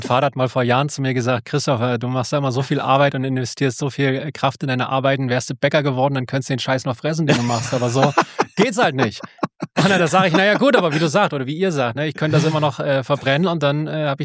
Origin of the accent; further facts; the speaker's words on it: Groß-Welsbach, Thuringia, Germany; also born or lived in Bad Langensalza; gebürtig komme ich aus Bad Langensalza und war dann von dort an unterwegs. Bin aufgewachsen in so einem relativ kleinen Kaff namens Groß-Welsbach